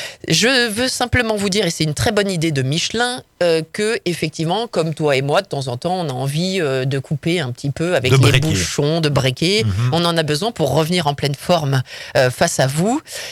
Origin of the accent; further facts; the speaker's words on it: Pays de la Loire, France; Parce que moi, je suis sartoise, je suis née en Sarthe.